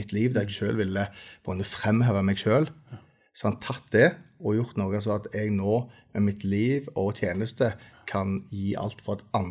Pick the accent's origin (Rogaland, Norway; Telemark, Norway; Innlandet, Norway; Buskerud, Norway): Rogaland, Norway; Stavanger; also born or lived in Bergen; Jeg er oppvokst her i Stavanger, en ekte cities. Så her jeg har bodd 1 år i Bergen.